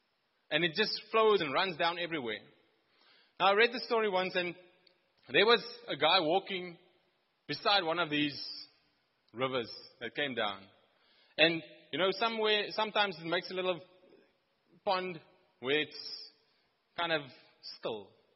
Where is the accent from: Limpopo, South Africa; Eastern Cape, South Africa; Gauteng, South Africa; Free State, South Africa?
Free State, South Africa; now in Cape Town, South Africa; Now, I come from the Free State. I've been living in Cape Town now for 10 years.